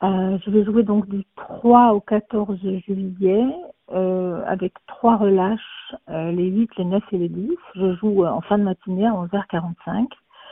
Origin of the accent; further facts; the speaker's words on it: Marseille, Provence-Alpes-Côte d'Azur, France; Oui, alors moi je suis une Marseillaise pur jus, ce qui ne s'entend pas forcément dans la musique de mes phrases, mais oui, je suis du Sud.